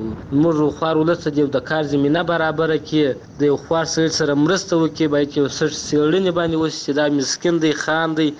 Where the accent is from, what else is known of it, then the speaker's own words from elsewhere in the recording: Helmand, Afghanistan; موږ د هلمند یو،